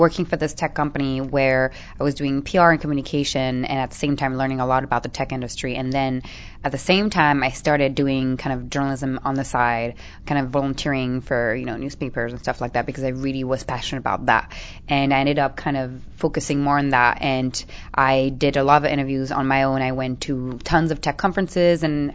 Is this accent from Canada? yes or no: no; Paris, Île-de-France, France; English is a second language; moved away as an adult; now in United States; I am from France. I was raised in Paris, born and raised in Paris.